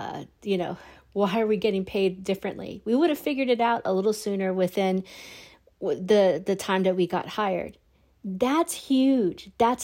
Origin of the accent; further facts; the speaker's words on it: California, United States; moved away; And I see like California, my home state, and I also look at what's happening in New York